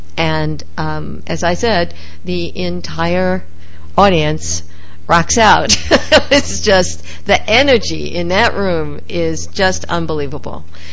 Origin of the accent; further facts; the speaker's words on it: New York City, New York, United States; now in Sarasota, United States; I am born and bred. I am a New Yorker. You know, they say, once a New Yorker, it doesn't matter where you live, you're always a New Yorker.